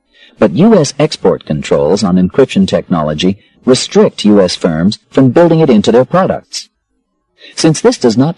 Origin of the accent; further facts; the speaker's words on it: Washington, United States; King County, in my home state of Washington, is probably ahead of many governments in the amount of information it publishes online.